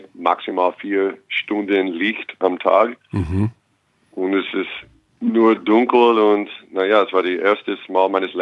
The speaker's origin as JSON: {"language": "German", "town": "Los Angeles", "region": "California", "country": "United States", "tie": "born or raised there", "also_born_or_lived": "Long Beach", "second_language": "German", "moved": "yes", "lives_now": "Braunschweig, Germany", "said": "Eigentlich bin ich in Los Angeles aufgewachsen"}